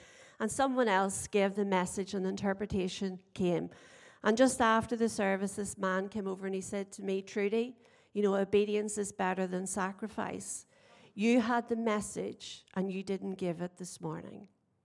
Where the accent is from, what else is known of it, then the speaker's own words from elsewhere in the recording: Northern Ireland, United Kingdom; So Ross and I, I'm sure you've gathered, we're both from Northern Ireland.